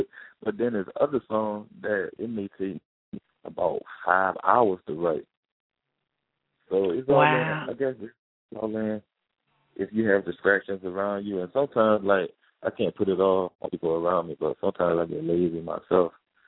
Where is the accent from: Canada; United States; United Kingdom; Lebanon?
United States; New York City, New York; I shot Savior in Harlem, my hometown, so I shot.